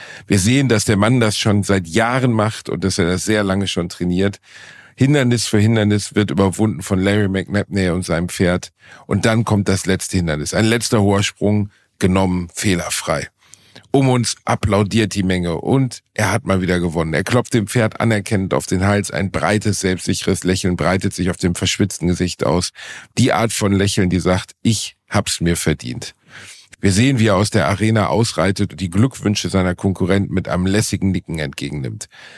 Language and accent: German; Gelsenkirchen, North Rhine-Westphalia, Germany; ich komme aus Gelsenkirchen-Rottau. Das nennt man ja auch die Upper East-Zeit des Ruhrgebiets.